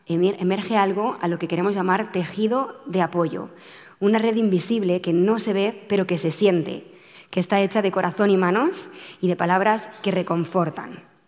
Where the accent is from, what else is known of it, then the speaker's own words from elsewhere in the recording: Valencian Community, Spain; aún más como valenciana y en representación de toda una comunidad